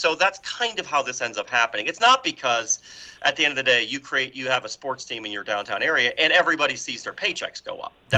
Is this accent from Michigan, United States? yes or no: yes; Detroit, Michigan, United States; I'm a Lions fan. I grew up in Detroit.